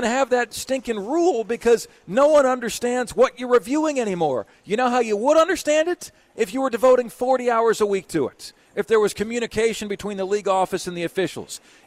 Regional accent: Tampa, Florida, United States; I'm from Tampa, and I always say to people, Steve

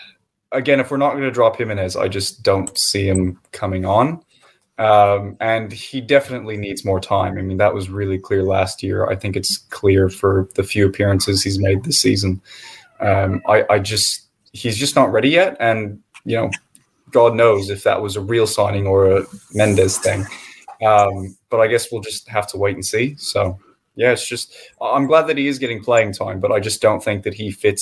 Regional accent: United States; As an American, I want to go back to Goodyear.

